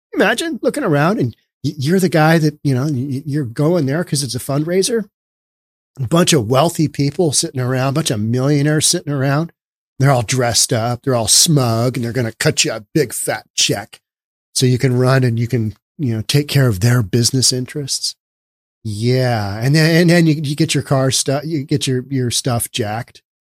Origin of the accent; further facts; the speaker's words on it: Seattle, Washington, United States; I'm from Seattle, but yeah, I know that much.